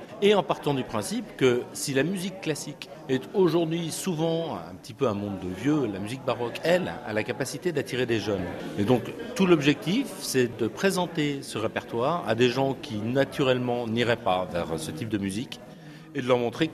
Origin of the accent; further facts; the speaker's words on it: France; also born or lived in Asia; now in Singapore; Je suis français, mais j'ai passé à peu près la moitié de ma vie en Asie. Je suis actuellement basé à Singapour